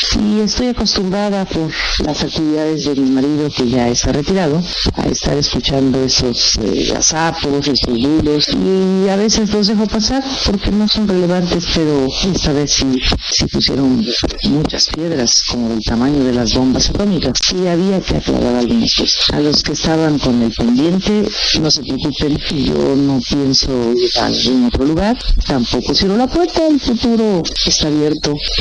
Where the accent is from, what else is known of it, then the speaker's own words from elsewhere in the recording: Mexico; Soy mexicana, vivo en México, no pienso mudarme, tengo muchas cosas que hacer aquí